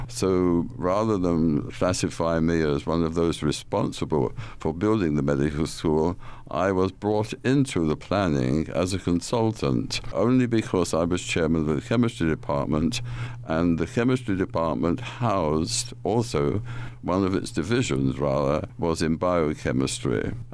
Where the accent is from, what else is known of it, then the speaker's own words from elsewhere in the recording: England, United Kingdom; also born or lived in London; now in United States; Well, you know very well I came from England.